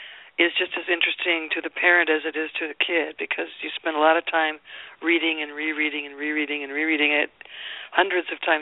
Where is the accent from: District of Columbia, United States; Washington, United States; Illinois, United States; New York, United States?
Washington, United States; Seattle; we always like to try to do something special for Seattle because it's my hometown and everything.